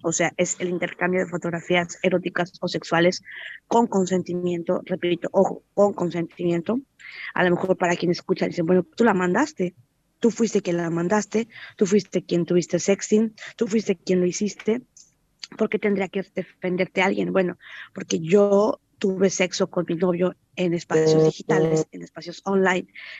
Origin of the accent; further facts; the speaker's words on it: Mexico; Y eso no estaba tipificado como delito en mi país, en México